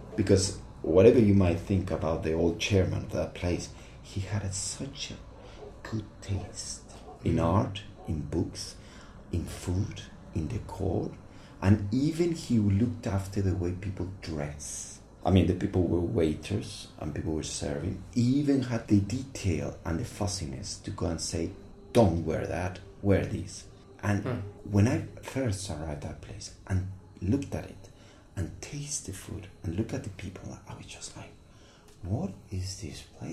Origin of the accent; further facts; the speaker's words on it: Mexico; English is a second language; moved away as an adult; I'm coming from Mexico and say, great, what can you do? And I said, I'm a waiter.